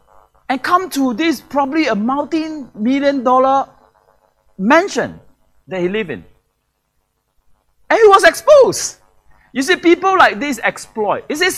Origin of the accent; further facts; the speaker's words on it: Singapore; The background that I come from, I came from Singapore.